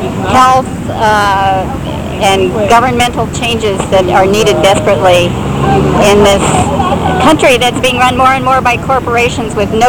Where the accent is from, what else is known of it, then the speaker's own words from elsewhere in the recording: Monterey, California, United States; from Monterey, and my husband and I didn't even know